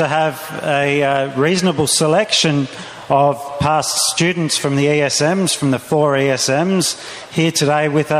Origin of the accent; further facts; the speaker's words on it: Australia; now in Rome, Italy; We're from Australia, so we apologise for our accent.